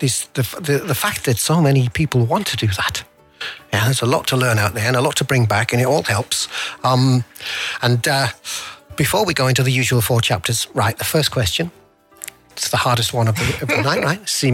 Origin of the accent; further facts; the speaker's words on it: England, United Kingdom; Now, because I'm English, I'm going to get your name wrong.